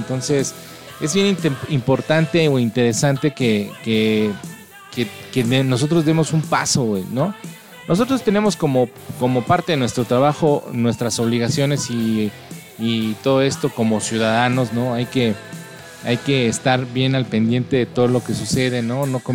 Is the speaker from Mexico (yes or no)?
yes; Mexico; Como mexicano que somos